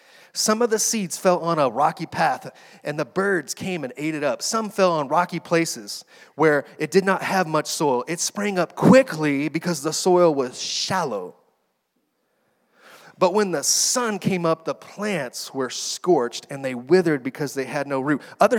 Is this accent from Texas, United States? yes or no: yes; Texas, United States; Like, I grew up in the Texas Panhandle chasing storms, you know, and in the Texas Panhandle, it's as flat, and you can see as far as the eye can see.